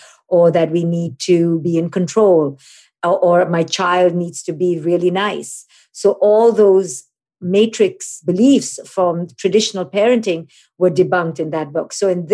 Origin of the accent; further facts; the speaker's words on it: India; I'm an Indian woman, which comes loaded with even more crap, to quote unquote disrupt the family system